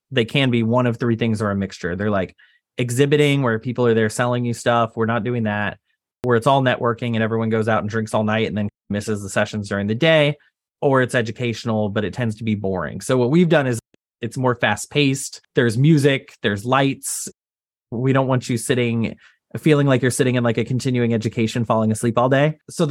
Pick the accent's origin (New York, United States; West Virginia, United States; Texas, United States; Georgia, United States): Texas, United States; I grew up in Texas. I did not come from any money. I started working at 13 years old, right?